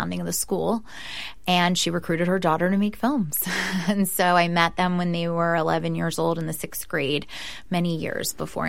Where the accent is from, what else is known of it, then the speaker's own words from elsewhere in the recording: Baltimore, Maryland, United States; I was born and raised in Baltimore